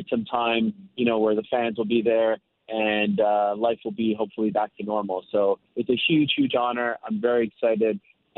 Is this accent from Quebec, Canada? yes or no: yes; Montreal, Quebec, Canada; And I grew up in Montreal, and there was once a time where the only basketball coverage that we got were the last 30 seconds of the nightly sportscast